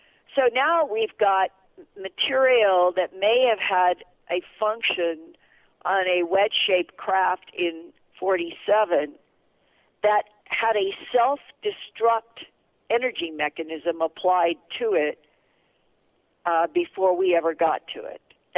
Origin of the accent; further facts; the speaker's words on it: United States; I was born and raised as an American